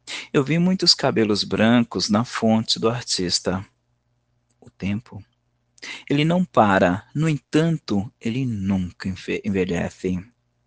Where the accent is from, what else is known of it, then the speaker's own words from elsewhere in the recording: São Paulo, Brazil; sou de São Paulo, capital, que é onde eu estou, e me lembrei de você.